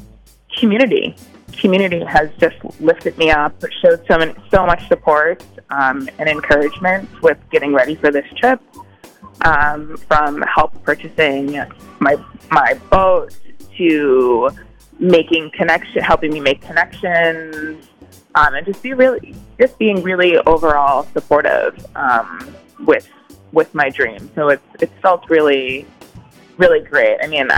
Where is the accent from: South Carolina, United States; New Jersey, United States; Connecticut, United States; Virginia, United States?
New Jersey, United States; I am originally from New Jersey, and I came here on a business trip.